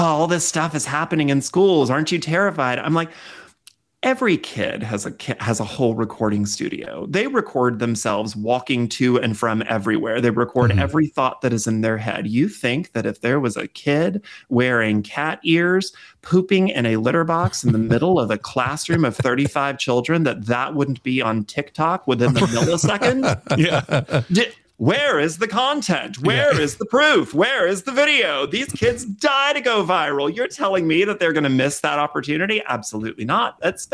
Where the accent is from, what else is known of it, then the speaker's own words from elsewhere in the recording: West Virginia, United States; I'm from West Virginia. My book, Verity Vox and the Curse of Foxfire, is about a fictional town in West Virginia.